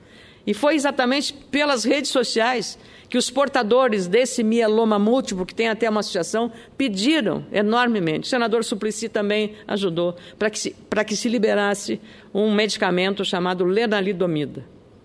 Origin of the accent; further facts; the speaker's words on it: Rio Grande do Sul, Brazil; Eu sou do Rio Grande do Sul